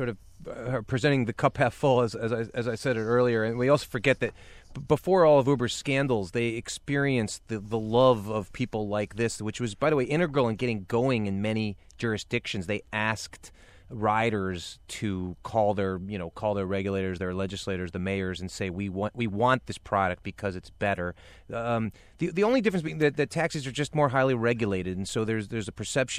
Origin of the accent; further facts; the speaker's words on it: Chicago, Illinois, United States; also born or lived in Washington, D.C. / Tokyo; I'm from the Midwest. I'm a Chicagoan by birth and sentiment, and I had lived in Washington, D.C. and Tokyo